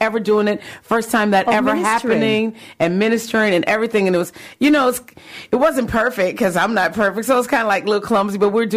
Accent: Gary, Indiana, United States; I got a chance to see … in my hometown, uh-huh. Gary, Indiana.

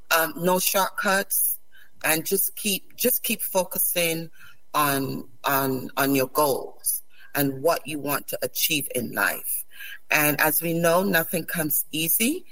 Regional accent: Barbados; also born or lived in St. Lucia; I was born in St. Lucia, but raised in Barbados. I still have the culture of St. Lucia and also the culture of Barbados.

